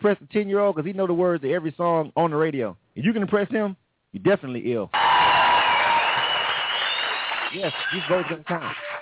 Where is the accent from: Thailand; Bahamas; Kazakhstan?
Bahamas; I'm from the Bahamas, right?